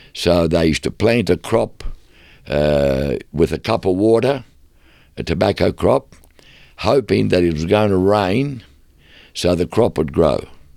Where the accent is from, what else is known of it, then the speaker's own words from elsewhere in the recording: Queensland, Australia; English is a second language; we lived out in the bush. And I went to school, and of course I couldn't speak a word of English.